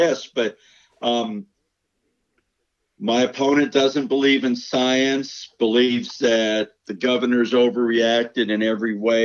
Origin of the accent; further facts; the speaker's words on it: East Coast, United States; moved away as an adult; now in Spokane, United States; I grew up on the East Coast. I moved to the Spokane area about 20 years ago.